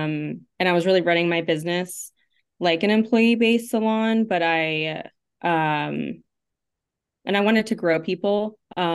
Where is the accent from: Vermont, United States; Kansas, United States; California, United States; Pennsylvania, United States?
Vermont, United States; moved away as an adult; also born or lived in Italy / Georgia, United States; So I am originally was born and raised in Vermont, actually. And I got married really young and moved to Italy with my husband for 3 years. And then moved back to Georgia.